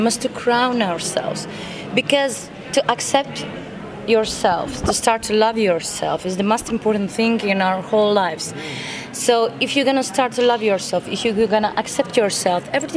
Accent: Latvia; English is a second language; Let's leave Cleopatra as Cleopatra is. … from Latvia.

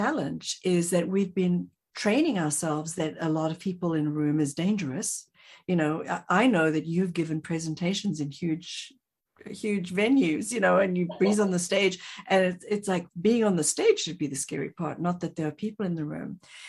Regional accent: South Africa; I'm from South Africa

